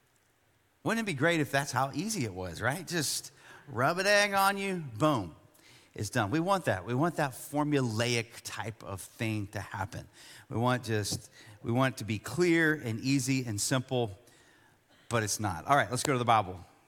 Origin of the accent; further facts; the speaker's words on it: Buda, Texas, United States; when I came to San Marcos, which I didn't come very far. I grew up in Buda